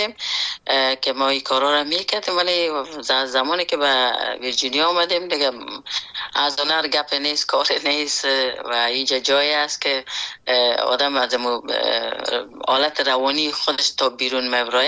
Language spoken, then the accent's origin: Persian; Afghanistan; born or raised there; moved away as an adult